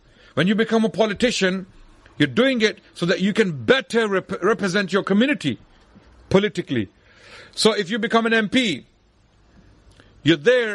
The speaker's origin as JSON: {"language": "English", "country": "Pakistan", "tie": "born or raised there", "said": "I was born in Pakistan. I grew up there. I lived half my life in Pakistan. I am very much Pakistani in my way of thinking."}